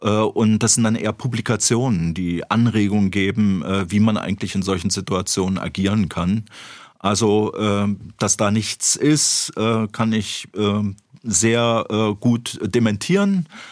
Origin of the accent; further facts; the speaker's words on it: East Germany, Germany; dass ich als gebürtiger Ostdeutscher das Du gewohnt bin. Jeder hat sich geduzt im Osten